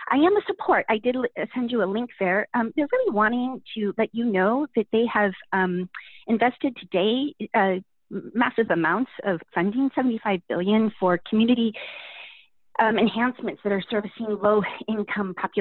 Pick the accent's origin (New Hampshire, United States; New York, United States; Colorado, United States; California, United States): Colorado, United States; Denver; now in Portland, United States; I am native from Denver. I moved here in Portland in 1996 and have made Northeast my home.